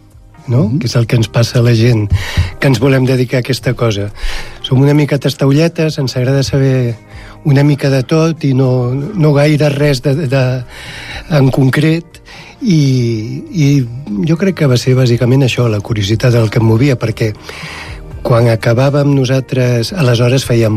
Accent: Barcelona, Catalonia, Spain; now in Terrassa, Spain; jo sóc de Gràcia, de Barcelona, tot i que ja fa més de 20 anys que visc a Terrassa

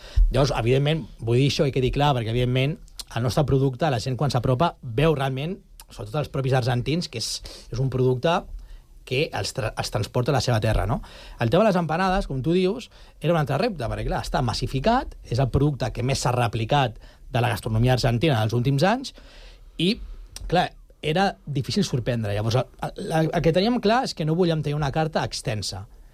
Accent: Catalonia, Spain; hi havia un repte de que som catalans

